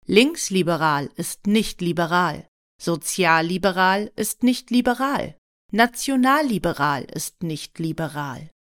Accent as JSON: {"language": "German", "country": "Austria", "said": "Es gibt ja wenig, worauf man als Österreicher so stolz sein kann"}